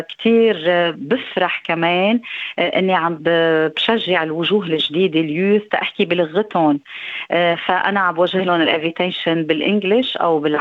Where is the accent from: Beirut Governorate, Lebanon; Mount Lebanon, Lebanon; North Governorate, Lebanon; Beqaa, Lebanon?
Beqaa, Lebanon; Ferzol; لأنه أنا ربيت بالبقاع ببلدة الفرزول،